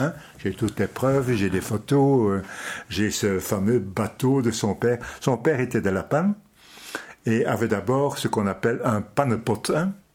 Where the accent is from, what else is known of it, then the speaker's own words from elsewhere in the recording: Nieuwpoort, West Flanders, Belgium; born there; Donc, je suis né à Nieuport, Nieuportville, ici. Pas Nieuport-Bain, mais Nieuport-Ville, dans la rue du Bateau, c'était Schepstraat à l'époque, les plaques étaient encore bilingues. Alors, dans une rue vraiment de pêcheurs